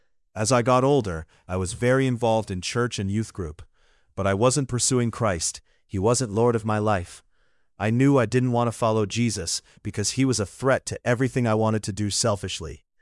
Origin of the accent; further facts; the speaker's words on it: Seymour, Indiana, United States; I'm from Indiana. I grew up in Seymour, about an hour south of Indianapolis. I have two awesome parents and three sisters.